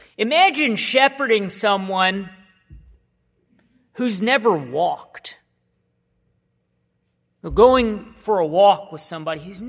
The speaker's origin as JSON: {"language": "English", "country": "United States", "tie": "born or raised there", "said": "Now, I haven't been touched by hunger. I grew up in America."}